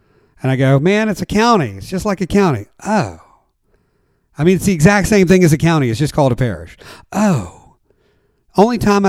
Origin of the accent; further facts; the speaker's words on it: Texas, United States; I'm from North Texas, and outside of the Dallas area